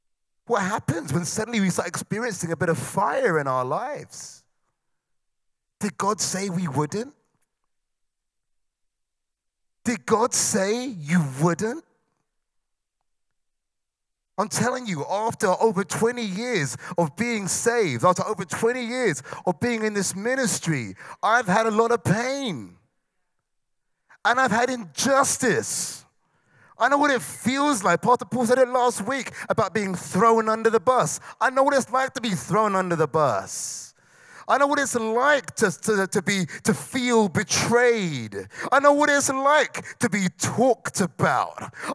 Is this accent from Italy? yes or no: no; United Kingdom; As a British man, I have no idea what it's like to live under foreign occupation.